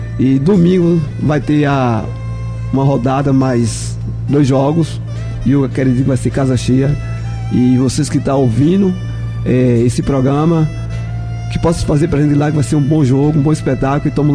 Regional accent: Santa Bárbara, Bahia, Brazil; Não, sou de Santa Bárbara.

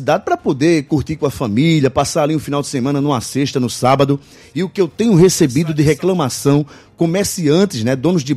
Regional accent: Rio Tinto, Paraíba, Brazil; de comerciantes lá da minha cidade, na cidade de Rio Tinto

